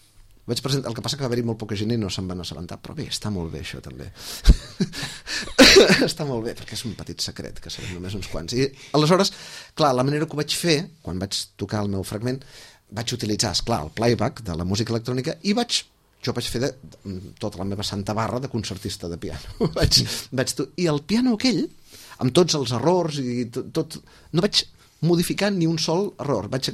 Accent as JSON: {"language": "Catalan", "town": "Sitges", "region": "Catalonia", "country": "Spain", "tie": "born or raised there", "said": "de la manera com jo veig Sitges, que sóc una persona que no l'entenc massa. Jo me l'estimo molt, el meu poble"}